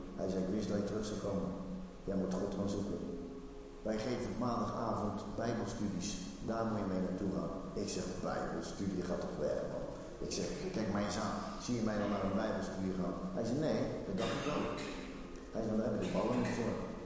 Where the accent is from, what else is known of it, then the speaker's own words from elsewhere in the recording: Rotterdam, South Holland, Netherlands; born there; Ik ben geboren in Rotterdam.